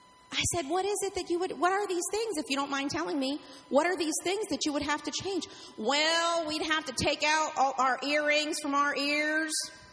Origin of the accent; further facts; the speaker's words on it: Baltimore, Maryland, United States; I am originally from Baltimore.